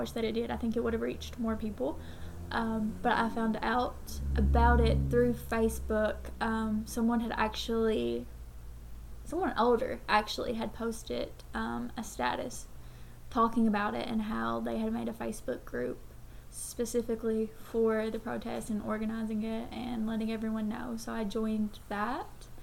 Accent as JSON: {"language": "English", "town": "Hazard", "region": "Kentucky", "country": "United States", "said": "I'm 21 years old and I'm from Hazard, Kentucky."}